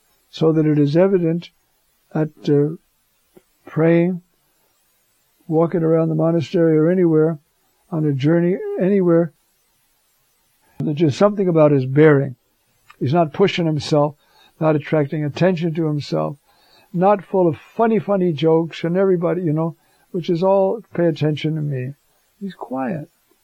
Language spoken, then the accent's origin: English; Ireland; I'm Irish, so I can say it.